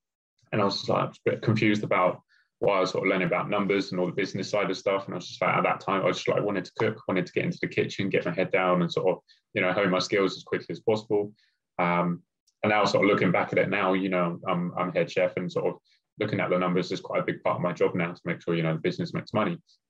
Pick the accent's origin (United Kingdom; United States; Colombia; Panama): United Kingdom; Brighton, South East England; So I'm from Brighton originally, South Coast.